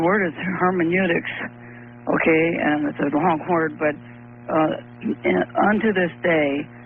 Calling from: Sacramento, California, United States; I'm calling from Sacramento.

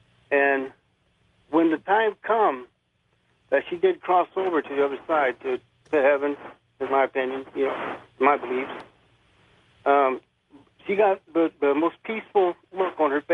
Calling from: Fort Wayne, Indiana, United States; Fort Wayne, Indiana.

